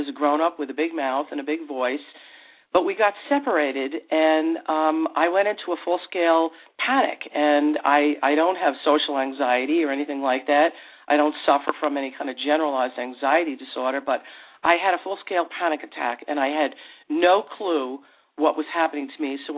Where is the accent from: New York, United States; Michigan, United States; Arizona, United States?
New York, United States; New Rochelle; I grew up in outside New York in New Rochelle.